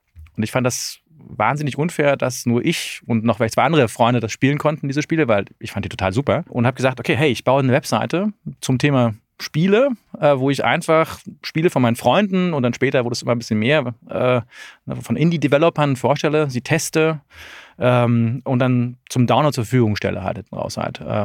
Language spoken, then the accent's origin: German; Berlin, Germany; 42 Jahre alt, ursprünglich aus Berlin, aufgewachsen in Mitte, jetzt Pankow.